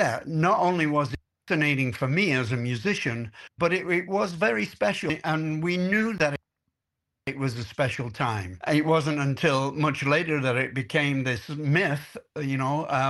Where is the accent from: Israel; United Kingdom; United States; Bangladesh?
United Kingdom; England; moved away; I came from England, which we shall say was gray. And I entered a world that was technicolor, and it was full of sunshine.